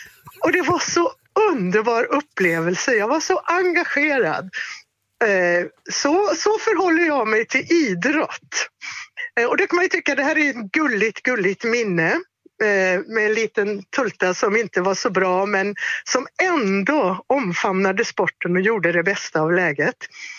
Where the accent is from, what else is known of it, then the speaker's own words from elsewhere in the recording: Tidaholm, Västra Götaland County, Sweden; Jag kommer ifrån Tidaholm och när jag var i 12-årsåldern så kom tjejfotbollen till Sverige.